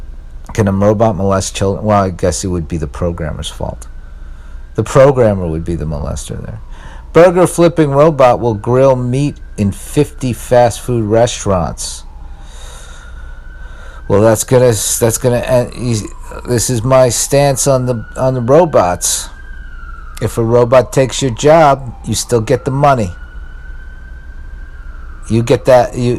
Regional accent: Staten Island, New York, United States; I remember when I was a kid and I was a teenager. I moved from Staten Island, which was not the ideal place to live, mind you.

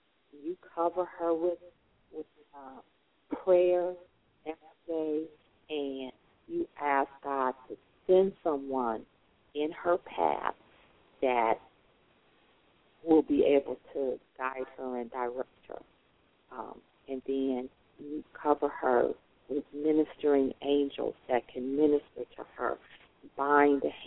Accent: Chicago, Illinois, United States; because of the time that we're living in Chicago. I'm from Chicago.

